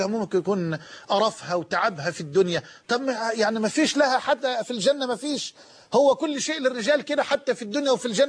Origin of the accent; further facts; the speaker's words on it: Egypt; يمكن حتى مش لاقي عجلة عندنا في مصر